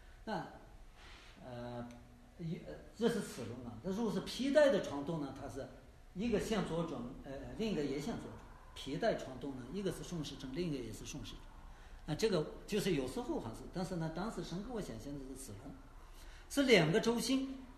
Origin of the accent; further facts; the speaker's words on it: China; 我们中国人到这面来也有这个风气